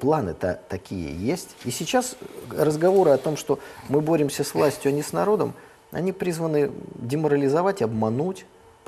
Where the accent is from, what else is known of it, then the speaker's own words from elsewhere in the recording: Saint Petersburg, Russia; А что же в Ленинграде-то не жили припеваючи, я как ленинградец?